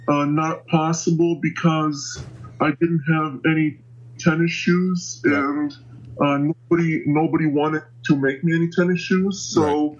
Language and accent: English; Ukraine; back when I was growing up in Ukraine, I didn't even really, it didn't bother me at all that I was so tall